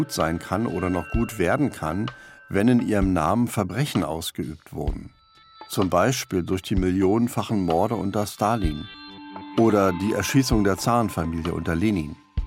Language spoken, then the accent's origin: German; East Germany, Germany; Ich bin ja in der DDR aufgewachsen mit viel politischer Agitation.